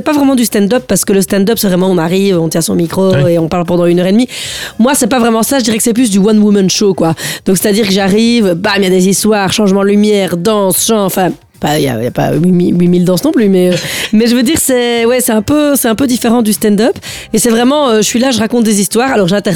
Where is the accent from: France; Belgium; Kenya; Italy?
Belgium; Flémalle, Wallonia; Et donc, oui, je suis liégeoise, très fière de l'être, et c'est vrai que je le dis tout le temps.